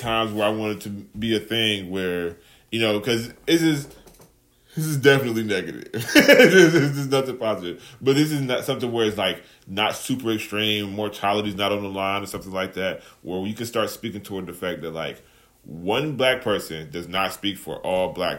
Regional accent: Cleveland, Ohio, United States; now in Akron, United States; I live in Akron, Ohio, by the way. Driving down the street. I'm from Cleveland, just to be clear.

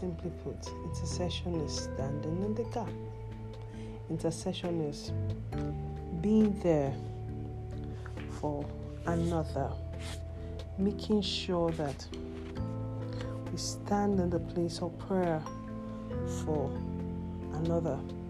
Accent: Nigeria; My home country is Nigeria

